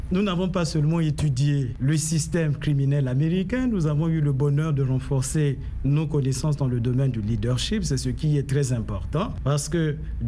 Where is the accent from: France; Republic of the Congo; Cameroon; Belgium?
Republic of the Congo; je suis du Congo-Brazzaville.